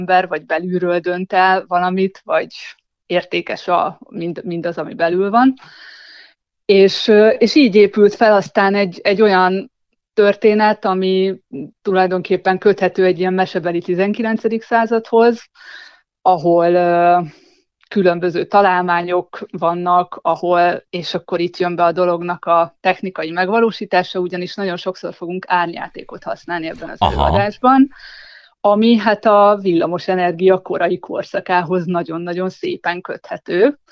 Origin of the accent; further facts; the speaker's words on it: Szeged, Csongrád-Csanád, Hungary; now in Budapest, Hungary; holott nem itt születtem, én Szegedről származom, de abszolút egy ilyen második otthonom lett a Liget és környéke.